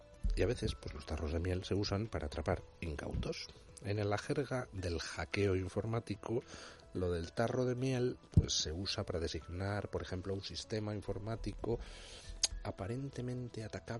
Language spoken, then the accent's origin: Spanish; Spain; somos muchos los españoles